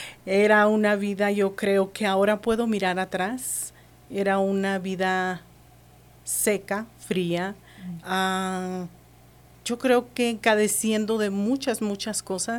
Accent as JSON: {"language": "Spanish", "region": "Durango", "country": "Mexico", "lives_now": "United States", "said": "Yo soy de Durango, Durango, México."}